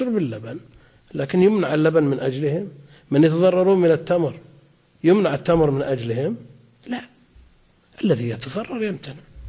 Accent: Najd, Saudi Arabia; عندنا في نجد الأثر ظاهر

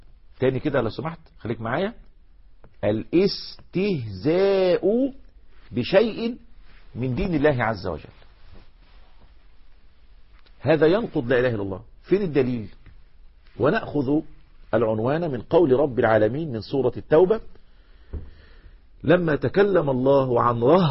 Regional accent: Egypt; عشان كده دايما عندنا في مصر يقول لك الشيخ شيخ فتة

